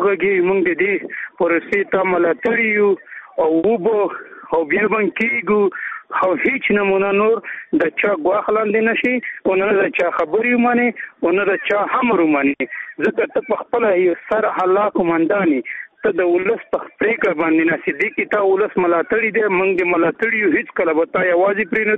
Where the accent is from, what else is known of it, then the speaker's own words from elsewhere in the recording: Afghanistan; مونږ ټول افغانان یو مونږ په افغانستان په نامه باندې قلم پېژني